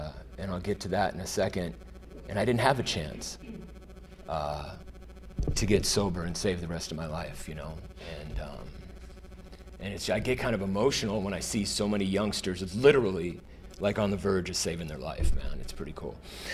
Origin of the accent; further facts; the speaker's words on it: California, United States; I grew up in Southern California. I had a silver spoon in my mouth.